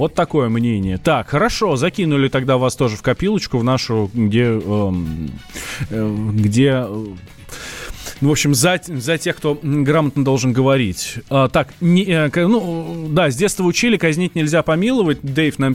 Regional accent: Moscow, Russia; Я русский, вырос в Москве.

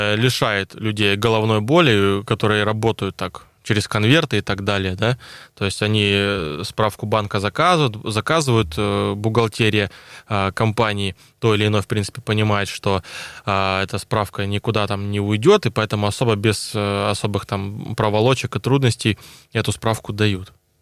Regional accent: Crimea, Ukraine; я родился в Крыму.

